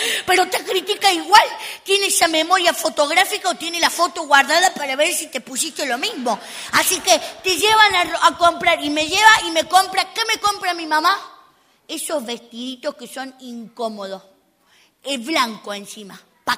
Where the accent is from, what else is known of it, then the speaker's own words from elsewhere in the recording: Argentina; No sé cómo es aquí, pero en Argentina, de donde yo vengo, las bodas